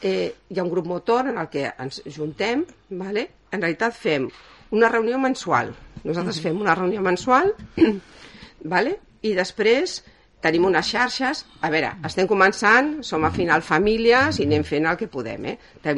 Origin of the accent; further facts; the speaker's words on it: Gavà, Catalonia, Spain; nosaltres venim aquí, som de Gavà